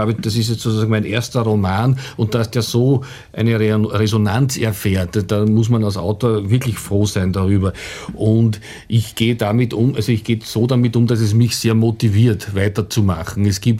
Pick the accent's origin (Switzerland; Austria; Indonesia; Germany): Austria; Langenlois, Lower Austria; ich habe das auch in Langenlois, das ist meine Heimatgemeinde